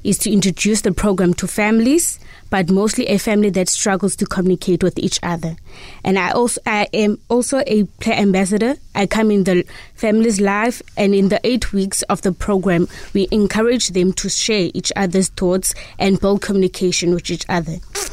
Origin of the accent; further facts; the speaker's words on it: Western Cape, South Africa; I am from Thabo Village near Mgugulethu. I stay with my grandparents and my cousins.